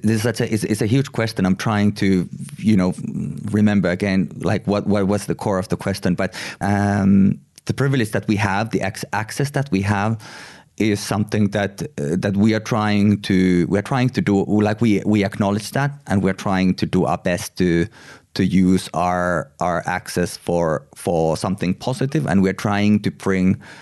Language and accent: English; Finland; I never really talked a lot about the fact that I am from Finland, but of course I am from somewhere.